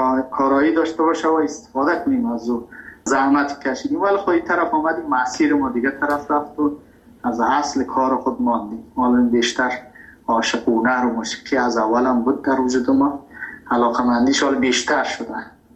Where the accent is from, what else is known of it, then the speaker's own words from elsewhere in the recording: Afghanistan; also born or lived in Iran; ما مهاجر شدیم در ایران. من ایران که رفتم، تحصیل من، کس که میخواد در ایران رشد کنه تحصیل کنه به عنوان یک افغان